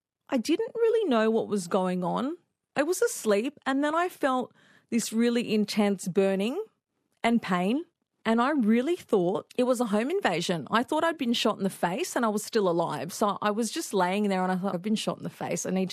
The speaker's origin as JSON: {"language": "English", "town": "Sydney", "region": "New South Wales", "country": "Australia", "said": "I was from Sydney."}